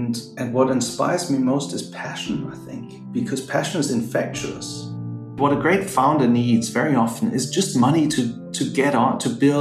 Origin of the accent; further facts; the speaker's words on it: Northern Germany, Germany; I come from Northern Germany. I grew up in a loving family